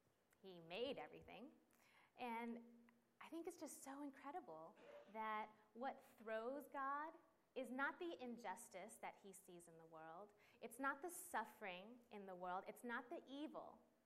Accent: San Diego, California, United States; For those of you who know San Diego, I'm from San Diego, Jack Murphy Stadium.

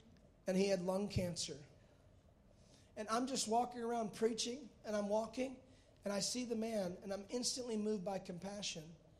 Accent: Texas, United States; Now, confilled? That was a new word. I'm from Texas.

